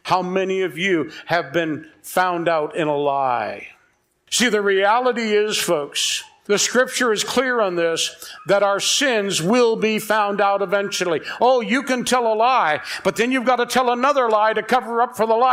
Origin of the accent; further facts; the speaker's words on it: Newfoundland and Labrador, Canada; Hey, I come from Newfoundland. We're used to dropping our H's and putting vowels here and consonants there and stuff like that.